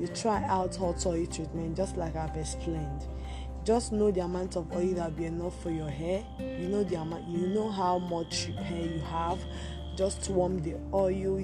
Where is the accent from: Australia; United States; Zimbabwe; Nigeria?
Nigeria; I'm a Nigerian, so here in Nigeria, the palm kernel oil that I'm talking about is made by cooking palm nuts.